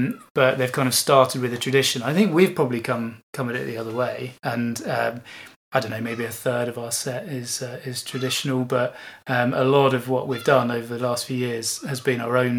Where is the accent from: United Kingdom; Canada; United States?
United Kingdom; England; But as we are English and we want to have, you know, integrity in the songs that we're choosing to sing, and for it to sort of represent as closely as we can the culture that we feel a part